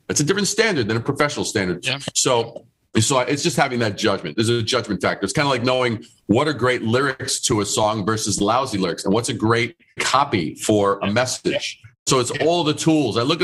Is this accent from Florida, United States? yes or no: no; New York City, New York, United States; I grew up in Brooklyn, Queens, in New York City